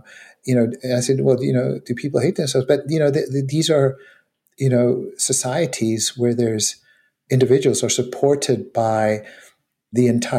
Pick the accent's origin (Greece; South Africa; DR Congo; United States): South Africa; You know, I grew up in South Africa.